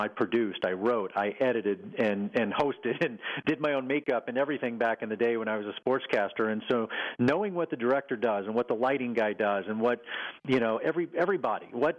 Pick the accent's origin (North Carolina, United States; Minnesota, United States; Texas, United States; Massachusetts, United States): Texas, United States; my mom and dad and where I grew up in Texas.